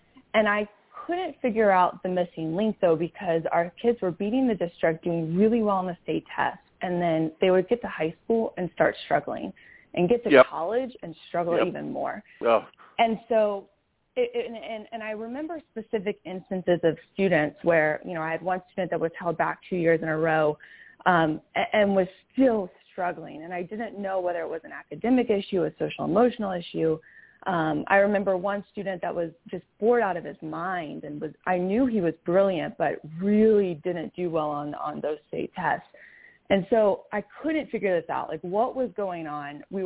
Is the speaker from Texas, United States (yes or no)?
no; Atlanta, Georgia, United States; now in New York, United States; I'm from Atlanta, but I am in the Big Apple. I live in New York.